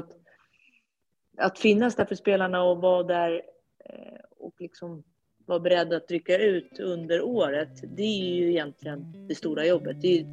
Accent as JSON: {"language": "Swedish", "country": "Sweden", "said": "Så att jag brukar ju vara hemma i Sverige en gång i månaden har det varit tidigare, men kanske varannan månad i alla fall."}